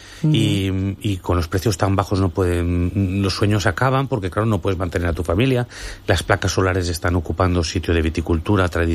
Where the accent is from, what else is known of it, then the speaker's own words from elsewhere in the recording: Alicante, Valencian Community, Spain; Yo soy un enamorado de mi tierra y es lo que hemos llevado por todo el mundo.